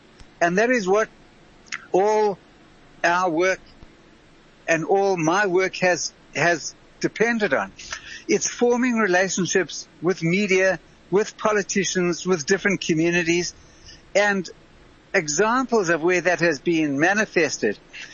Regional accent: Zimbabwe; born there; I was born in Zimbabwe, so there was the Z, the line worked.

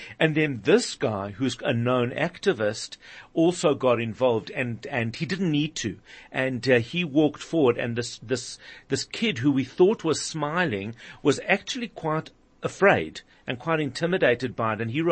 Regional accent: South Africa; certainly for me as a South African

